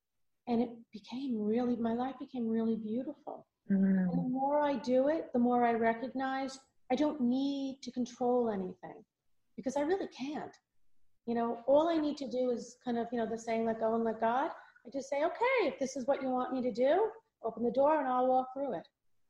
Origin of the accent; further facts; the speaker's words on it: Valley Stream, New York, United States; I grew up in Valley Stream.